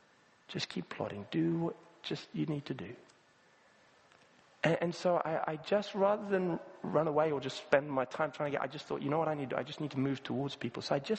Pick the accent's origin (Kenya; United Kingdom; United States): Kenya; In Africa, where I grew up in Kenya, you get some fantastic tropical storms.